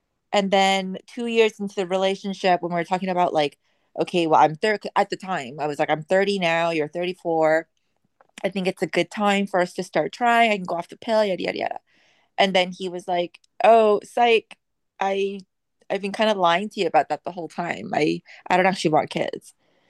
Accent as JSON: {"language": "English", "town": "Toronto", "region": "Ontario", "country": "Canada", "also_born_or_lived": "England", "said": "I had just moved back from living in England for a couple of years. He's from Toronto. I'm from Toronto."}